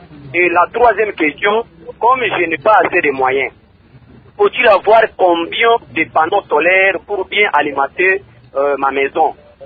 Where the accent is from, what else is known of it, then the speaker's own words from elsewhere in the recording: Maniema, DR Congo; Ici, chez nous, en Maniema